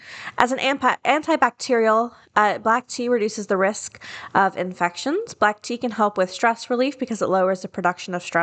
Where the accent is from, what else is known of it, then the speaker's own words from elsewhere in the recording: the South, United States; Because I grew up in the South and we drink almost exclusively black tea.